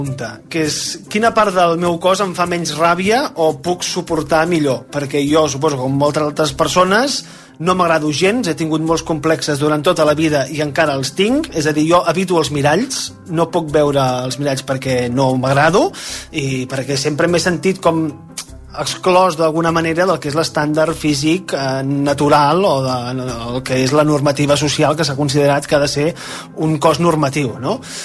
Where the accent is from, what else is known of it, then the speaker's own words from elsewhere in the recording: Barcelona, Catalonia, Spain; tinc 30 anys, sóc de Barcelona